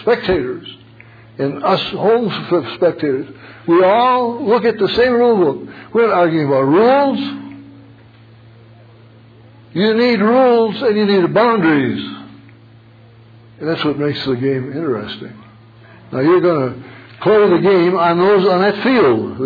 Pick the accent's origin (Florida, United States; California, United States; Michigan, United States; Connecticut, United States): Michigan, United States; one of my favorite spots, I'm from Michigan, is the University of Michigan football stadium.